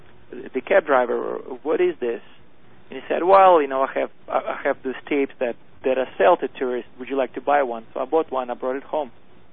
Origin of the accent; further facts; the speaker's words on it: Belarus; Yes, I'm originally from Belarus, but that's USSR